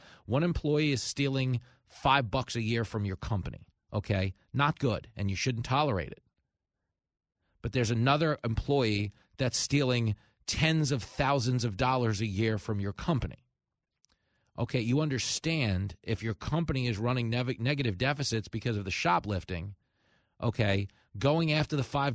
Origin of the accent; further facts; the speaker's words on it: New York, United States; Like, I grew up in New York.